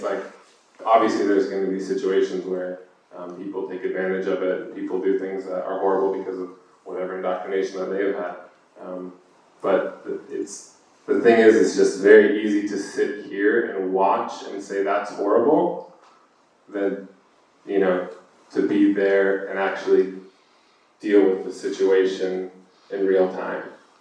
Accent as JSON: {"language": "English", "town": "Eugene", "region": "Oregon", "country": "United States", "tie": "born or raised there", "also_born_or_lived": "Israel", "moved": "yes", "said": "I grew up in Eugene, but I've lived in Israel for the majority of the past 10 years, since about 2013 until last July. I was in the Israeli army for about 3 years."}